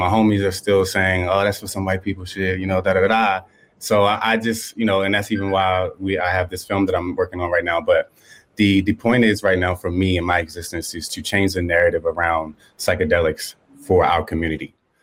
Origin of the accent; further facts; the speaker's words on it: Baltimore, Maryland, United States; now in Los Angeles, United States; Growing up in Baltimore, Maryland, there isn't a lot of accessibility to this sort of medicine. So I had my trip there, opened my mind, and then eventually I moved out to LA.